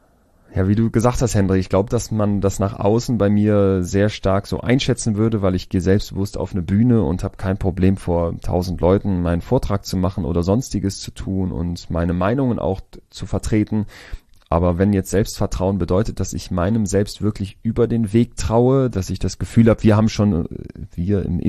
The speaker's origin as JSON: {"language": "German", "country": "Germany", "said": "als Deutscher"}